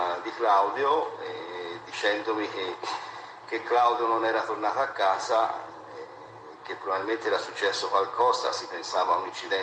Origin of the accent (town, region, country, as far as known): Florence, Tuscany, Italy; born there